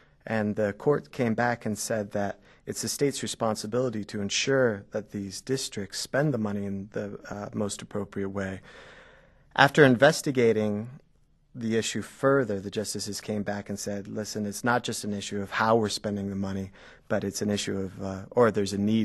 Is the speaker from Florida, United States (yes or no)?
yes; Florida, United States; So let's say, for example, in my home state of Florida, the foundation level would be $5,000.